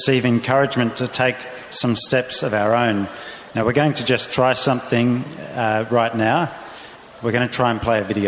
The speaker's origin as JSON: {"language": "English", "country": "Australia", "lives_now": "Rome, Italy", "said": "We're from Australia, so we apologise for our accent."}